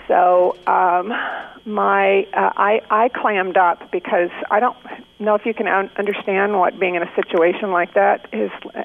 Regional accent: Arkansas, United States; Well, I was very lucky. I grew up in Arkansas.

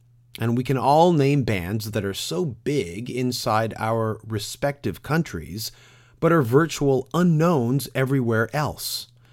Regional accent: Canada; Growing up in Canada, we have what is called CanCon, short for Canadian Content.

